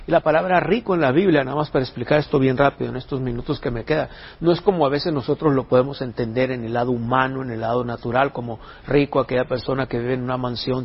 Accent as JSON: {"language": "Spanish", "region": "Sonora", "country": "Mexico", "said": "Voy a usar una expresión coloquial como sonorense que soy, bichi"}